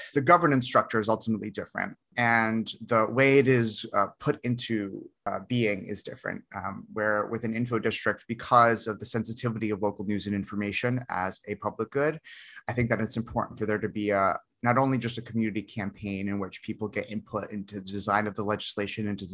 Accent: Bloomfield, New Jersey, United States; But if we take my hometown of Bloomfield, New Jersey, my hometown where I live today in Bloomfield, New Jersey

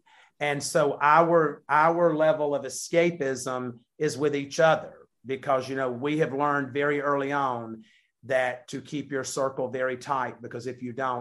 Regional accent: the South, United States; And I said, yeah, but we're from the South.

